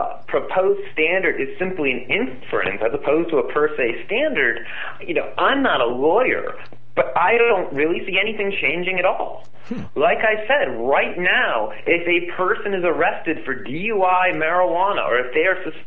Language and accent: English; Connecticut, United States; And for those that may not know, I grew up in Connecticut. I'm a graduate of high school in Connecticut